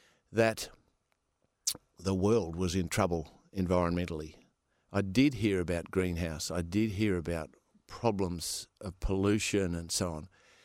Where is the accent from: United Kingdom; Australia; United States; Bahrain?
Australia; Perth, Western Australia; born there; I was born in Perth. I was the start of the baby boom. 3 days after the Hiroshima bomb was dropped, I was born.